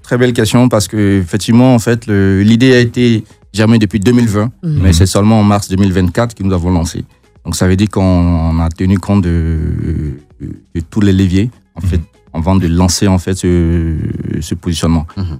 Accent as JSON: {"language": "French", "country": "Côte d’Ivoire", "said": "Parce que forcément, je suis ivoirien."}